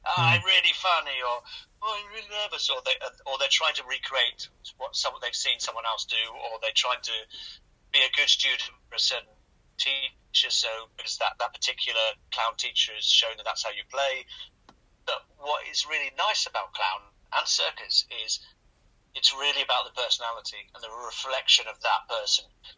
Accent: South West England, United Kingdom; I grew up by the ocean. Yeah, I grew up by the sea. So in North Devon, we have beau

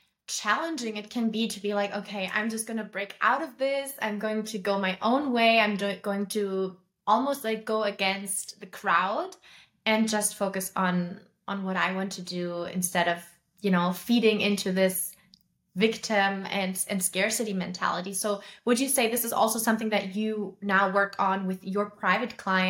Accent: Germany; I know that I am German, and I know that a lot of people here in my home country in Germany

